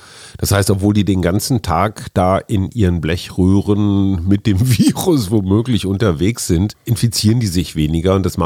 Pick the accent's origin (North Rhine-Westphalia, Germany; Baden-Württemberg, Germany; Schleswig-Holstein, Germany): North Rhine-Westphalia, Germany; Münster; Wogegen ja erstmal als Münsteraner viel spricht